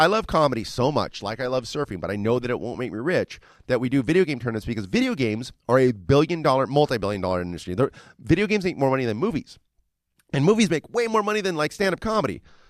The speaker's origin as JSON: {"language": "English", "town": "Huntington", "region": "California", "country": "United States", "tie": "born or raised there", "said": "we moved back down to the suburbs to be close to our family, and I grew up in Huntington, and it's only like, you know, an hour away from LA."}